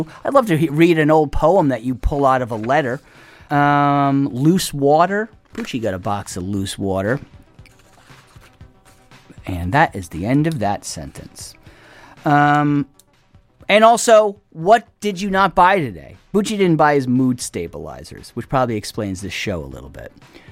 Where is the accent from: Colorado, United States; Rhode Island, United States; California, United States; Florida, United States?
Rhode Island, United States; I'm from Rhode Island. That's right.